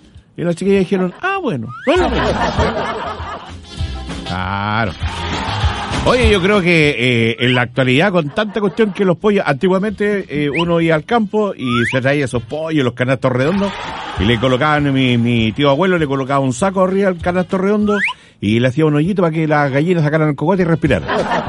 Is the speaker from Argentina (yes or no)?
no; Quirihue, Ñuble, Chile; yo me acuerdo en el campo mío, que usted sabe que yo soy de Quirihue. Se hace como 5 años nomás que uso zapatos. Antes usaba botas. Yo vengo de Quirihue.